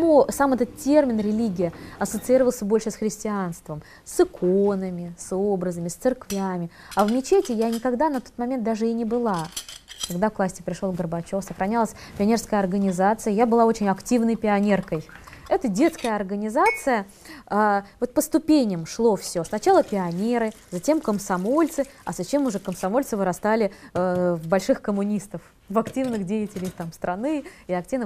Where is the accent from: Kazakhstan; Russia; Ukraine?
Russia; Moscow; born there; Я родилась в Москве в 1976 году, 4 июня.